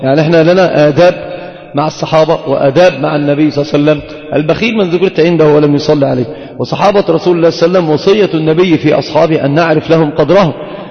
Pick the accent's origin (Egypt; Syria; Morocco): Egypt; والنسب اشتهر في العوام عندنا في مصر بالذات، النسب هي الزواج، وهذا ليس فصيحا.